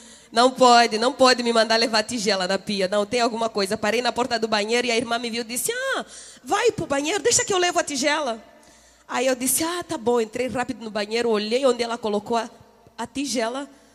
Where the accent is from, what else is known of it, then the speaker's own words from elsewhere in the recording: Angola; now in Brazil; você já percebeu que eu não sou brasileira, sou angolana. Angola é um dos 54 países do continente africano. É um dos países de fala portuguesa, então eu vim já, né, falando português.